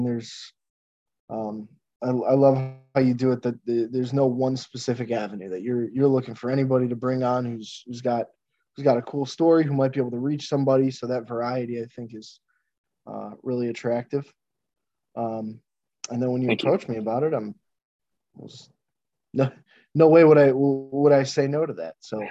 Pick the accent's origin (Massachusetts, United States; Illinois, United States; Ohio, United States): Ohio, United States; Parma; So I grew up in Parma, went to St. Charles for grade school, right over on Ridge Road